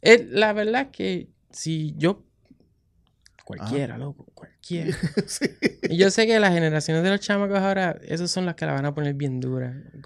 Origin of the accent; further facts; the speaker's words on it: Bayamón, Puerto Rico; si yo soy de Bayamón, pues he intentado como que dejar bien claro que salgo de Bayamón